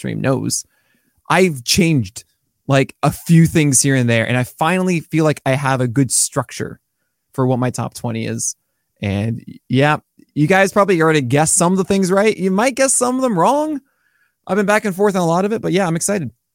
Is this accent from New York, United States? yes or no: yes; New York, United States; I'm born and raised in New York.